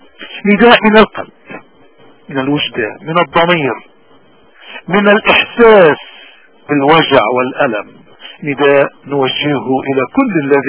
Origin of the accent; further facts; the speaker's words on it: Lebanon; فسلحنا به كلبنانيين منذ 7000 سنة ولازلنا